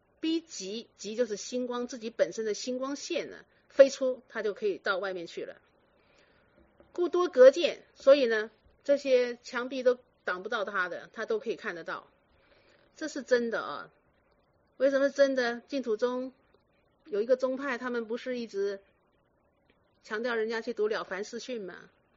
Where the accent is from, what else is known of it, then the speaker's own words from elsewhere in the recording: Guangdong, China; 他们就说是啊，我们的广东人为什么这么瘦这么小啊